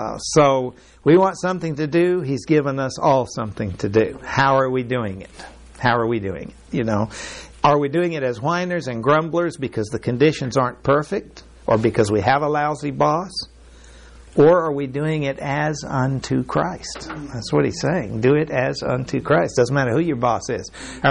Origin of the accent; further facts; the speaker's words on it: Mexico; It's really strange that I grew up in Mexico, and it's a century ago in the way things were, on a ranch.